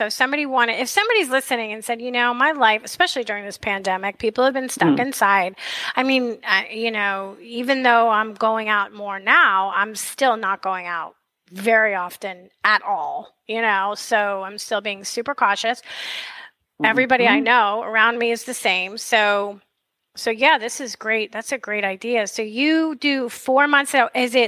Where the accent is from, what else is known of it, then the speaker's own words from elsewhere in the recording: Northeast, United States; born there; I was born in the Northeast. I remember it as a kid.